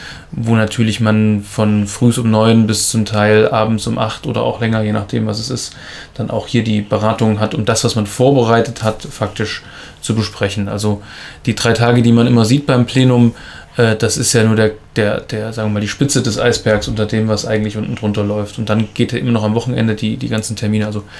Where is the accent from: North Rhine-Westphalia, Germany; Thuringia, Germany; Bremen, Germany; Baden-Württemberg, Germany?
Thuringia, Germany; Ilmenau; Ich komme ja aus Ilmenau, habe dort praktisch einen Direktwahlkreis gewonnen